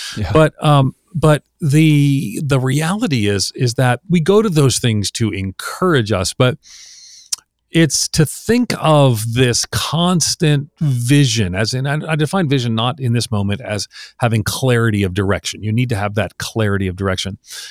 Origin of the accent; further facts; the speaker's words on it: New York, United States; I'm from New York.